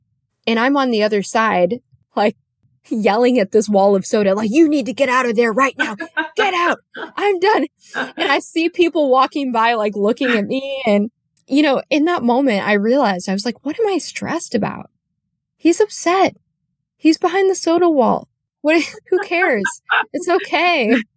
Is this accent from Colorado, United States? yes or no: no; California, United States; I grew up in California. So I feel like that's a prerequisite to growing up in California is you get kind of exposed to that culture.